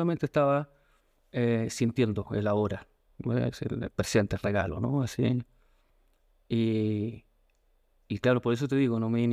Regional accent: Santiago, Santiago Metropolitan, Chile; born there; Nací en Santiago de Chile, la capital.

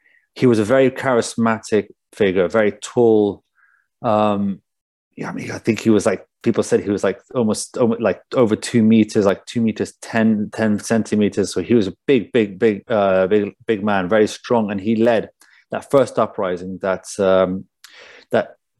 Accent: Fairfax, Virginia, United States; born there; So I was born in America, in Fairfax, Virginia. That's near Washington, D.C.

